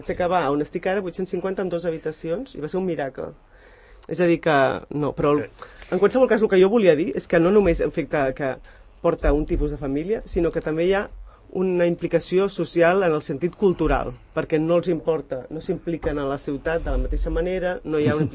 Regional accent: Sant Cugat del Vallès, Catalonia, Spain; born or raised there; also born or lived in L'Hospitalet de Llobregat

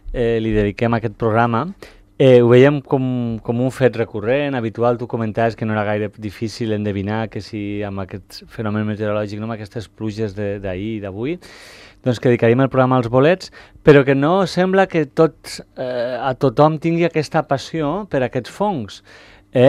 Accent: Barcelona, Catalonia, Spain; quan venim els de Barcelona

